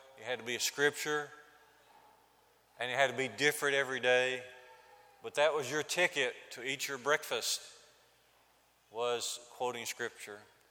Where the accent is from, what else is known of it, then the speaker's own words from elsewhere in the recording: Jasper, Alabama, United States; It was mentioned that I grew up in Jasper, Alabama